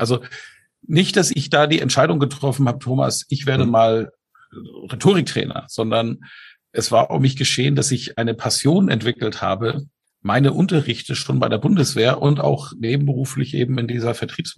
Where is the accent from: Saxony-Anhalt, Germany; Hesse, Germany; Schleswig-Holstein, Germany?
Schleswig-Holstein, Germany; now in Bamberg, Germany; Ich komme gerade aus dem Heimaturlaub. Ich war in Schleswig-Holstein mit tollem Wetter, mit der Family, war wirklich schön. Und bin auch durch mein altes Heimatdorf mal gefahren.